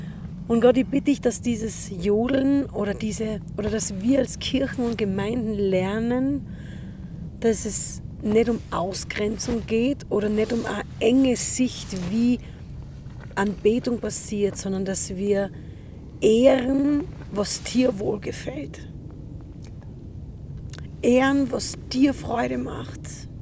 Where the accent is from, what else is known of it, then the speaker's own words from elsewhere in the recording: Austria; dass da was ausgeht, das unsere Identität gesunden lässt und wir voller Würde als Österreicher dir anbeten